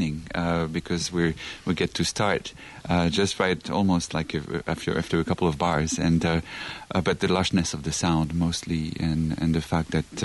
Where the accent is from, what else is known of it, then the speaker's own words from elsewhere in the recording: Lyon, Auvergne-Rhône-Alpes, France; English is a second language; moved away as an adult; now in San Francisco, United States; But I'm from France. I was in Lyon before.